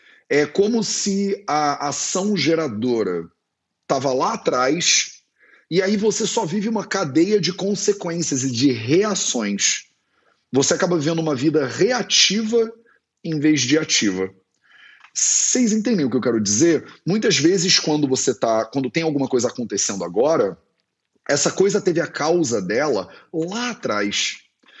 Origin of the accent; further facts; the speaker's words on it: Resende, Rio de Janeiro, Brazil; born there; Resende, no interior do estado do Rio de Janeiro, que foi onde eu nasci.